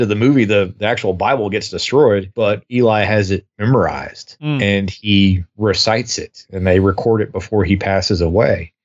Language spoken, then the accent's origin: English; the South, United States; of course I grew up in the South, so everybody is religious.